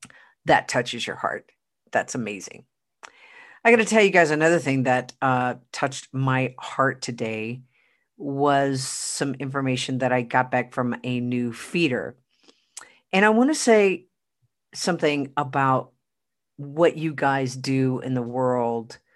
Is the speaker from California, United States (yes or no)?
no; Oklahoma, United States; Thank you. My hometown. Put out a lot of cool people in Oklahoma.